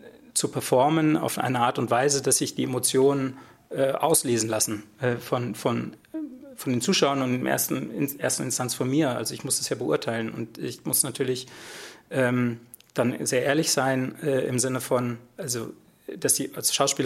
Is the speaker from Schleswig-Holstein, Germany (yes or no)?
no; Gütersloh, North Rhine-Westphalia, Germany; Ich komme aus Gütersloh ursprünglich und da leben nicht so viele Regisseure sozusagen.